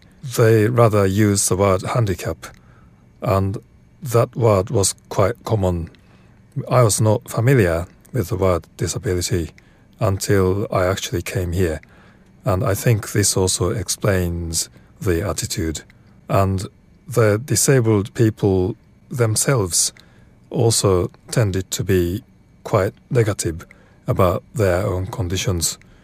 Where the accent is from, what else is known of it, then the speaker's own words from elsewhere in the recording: Tokyo, Japan; English is a second language; I'm from Tokyo.